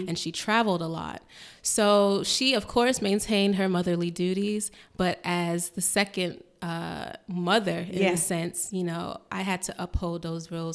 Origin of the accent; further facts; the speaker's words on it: Nigeria; I'm like, I'm Nigerian, you know? Like, but it's just interesting to kind of be that person that educates and kind of shows a different side of Africa, of Nigeria, of the people.